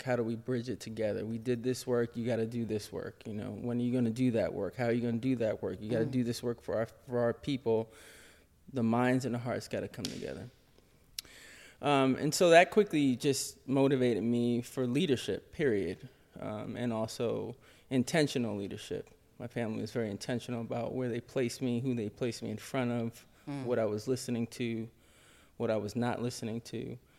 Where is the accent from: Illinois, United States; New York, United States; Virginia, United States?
New York, United States; Harlem; born or raised there